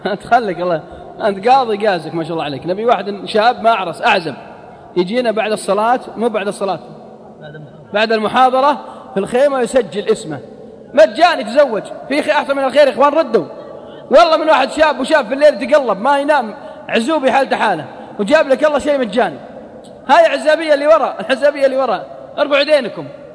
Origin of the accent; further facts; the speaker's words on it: Unaizah, Al-Qassim, Saudi Arabia; تفكروا عندنا في القصيم في عنيزة